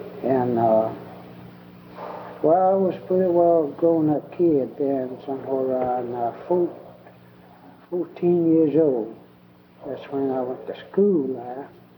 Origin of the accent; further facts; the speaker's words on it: Mississippi, United States; I was born at, what they call Beat 5 back out in this part of country back here. Of course, I think that's still in Neshoba County. And I have been raised in Neshoba County.